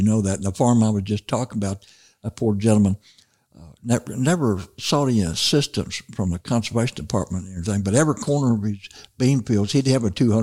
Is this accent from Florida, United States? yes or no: no; Missouri, United States; I was born and raised in Missouri Boot Hill. We didn't have deer or turkey either one.